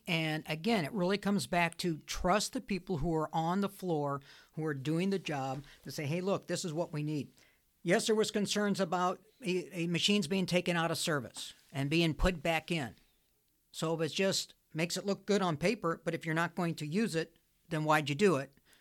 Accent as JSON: {"language": "English", "country": "Ireland", "said": "because I am Irish"}